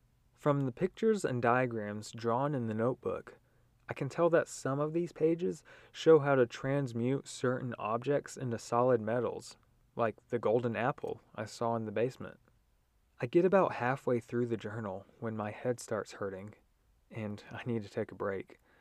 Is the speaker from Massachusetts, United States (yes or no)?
no; Georgia, United States; I'm from Georgia, in a land called the United States of the World Earth, so I apologize in advance if this analogy doesn't make sense.